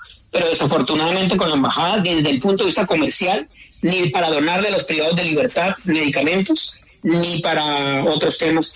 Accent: Colombia; aquí crecieron con una visión diferente a la que tú y yo crecimos en Colombia

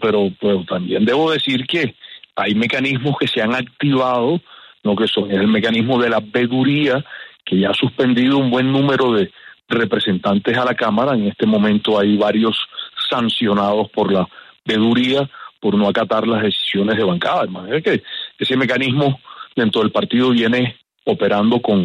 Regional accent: Barranquilla, Atlántico, Colombia; recordemos que somos paisanos, barranquilleros

